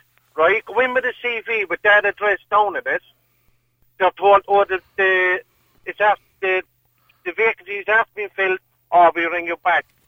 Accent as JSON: {"language": "English", "town": "Limerick", "region": "Munster", "country": "Ireland", "said": "No, personally, I'm from Limerick myself, yeah?"}